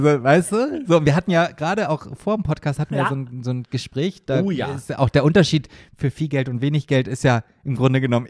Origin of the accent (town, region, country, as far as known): Germany